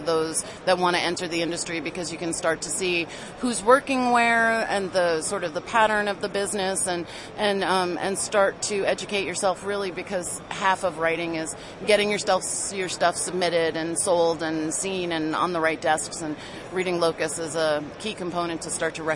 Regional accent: United States; what's funny is I'm an American, but all three writers I just mentioned were all Brits.

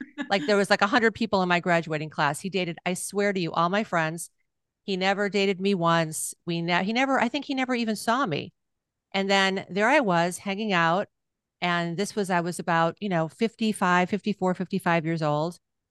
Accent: Cleveland, Ohio, United States; now in Seattle, United States; Right before I moved to Seattle, I decided to Zoom home to Cleveland. I'm from Cleveland, Ohio originally

